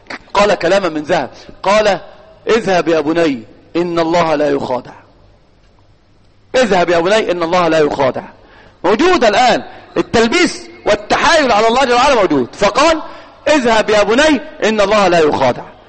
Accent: Egypt; هو الآن في الإحصائيات على الأقل عندنا في مصر الواحد أمام 9 من النساء

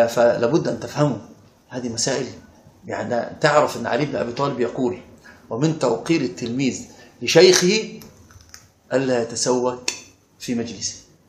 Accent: Upper Egypt, Egypt; وأنا صعيدي صعيدي

